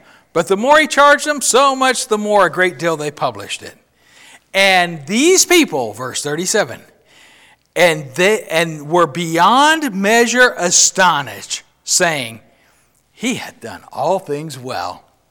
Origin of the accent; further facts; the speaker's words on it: Odessa, Texas, United States; This is in my hometown in Odessa, Texas.